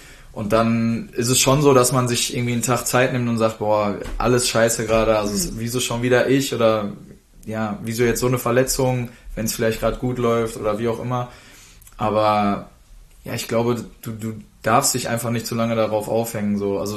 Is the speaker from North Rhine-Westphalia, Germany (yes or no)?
yes; Dortmund, North Rhine-Westphalia, Germany; Ich war das erste Mal von zu Hause weg. Ich komme halt aus Dortmund ursprünglich.